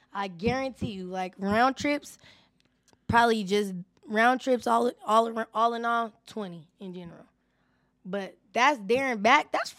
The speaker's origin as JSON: {"language": "English", "region": "Colorado", "country": "United States", "said": "coming out of Atlanta, and then they know that I come from Colorado"}